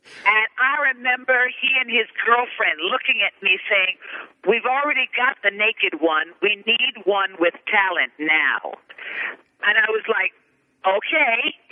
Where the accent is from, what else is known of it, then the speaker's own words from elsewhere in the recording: Jamaica; now in United States; I'm a Jamaican, half American, very much Jamaican, yes.